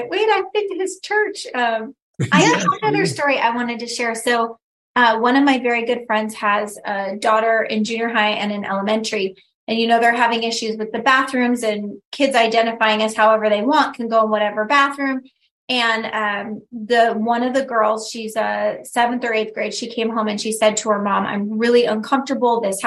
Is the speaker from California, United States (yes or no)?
yes; Santa Monica, California, United States; And I loved growing up in California.